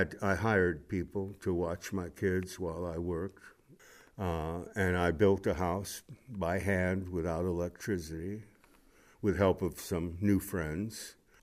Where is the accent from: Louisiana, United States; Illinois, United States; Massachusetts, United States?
Illinois, United States; also born or lived in Bronx, United States; I was born in the Bronx, New York, September 1st, 1947. And I finished high school in Illinois.